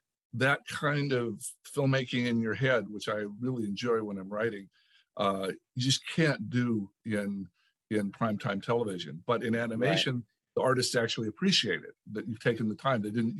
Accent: Tennessee, United States; It's like, I grew up in East Tennessee.

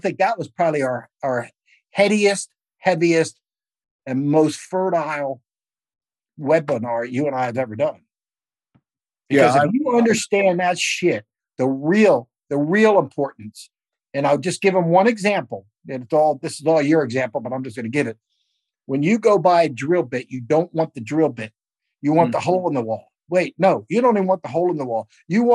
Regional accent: Richmond, Virginia, United States; I've never cussed to her because I'm from the South to Richmond.

